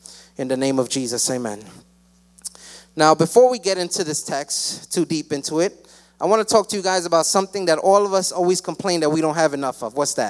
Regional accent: Queens, New York, United States; I grew up in Jamaica, Queens. I always remember that.

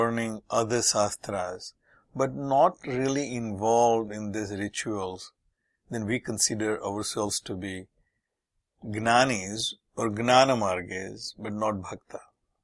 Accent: India; it is also of greater importance to people like me who were born and brought up in India

